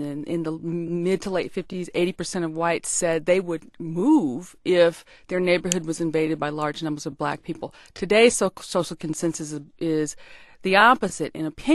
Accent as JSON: {"language": "English", "region": "the South", "country": "United States", "said": "Actually, the South, ironically to some people, not to me as a Southerner, is doing better than some of the regions."}